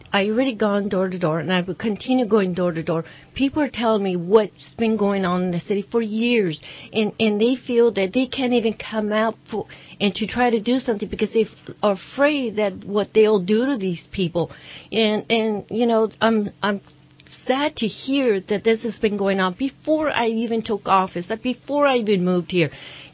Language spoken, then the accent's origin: English; New Mexico, United States; born there; I'm not from the Philippines. I was born in New Mexico.